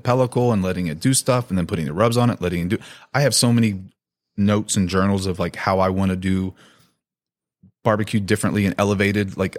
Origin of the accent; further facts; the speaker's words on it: Tampa, Florida, United States; because I grew up in Tampa, I used to love the one on the Green Store down there on Interbay and McDill.